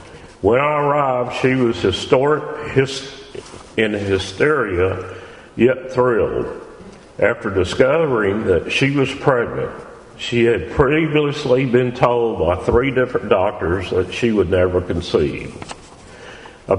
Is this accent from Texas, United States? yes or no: yes; Dallas, Texas, United States; I would like to share my life's journey with you. I was born and ra